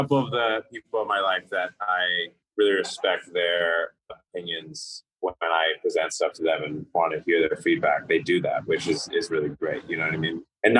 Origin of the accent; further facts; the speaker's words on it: California, United States; growing up in California, I always had this kind of attraction to like Chicano, like lowrider community and whatnot.